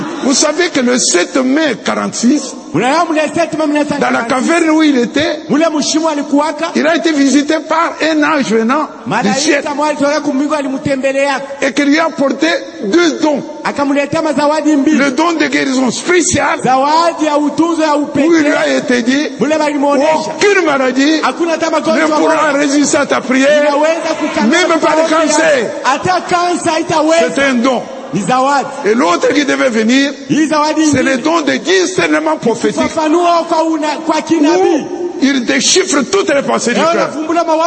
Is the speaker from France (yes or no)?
no; Mbuji-Mayi, Kasaï-Oriental, DR Congo; Chez moi, en Bujimaï, pour qu'on n'oublie pas, je dis à tout le monde de faire ça.